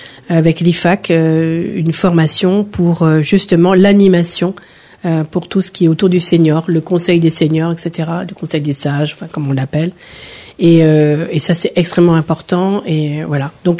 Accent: France; Car nous sommes Français avant tout.

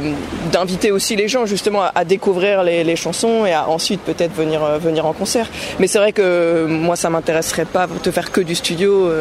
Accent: Cergy, Île-de-France, France; J'ai grandi à Cergy, en fait, jusqu'au bac, quoi.

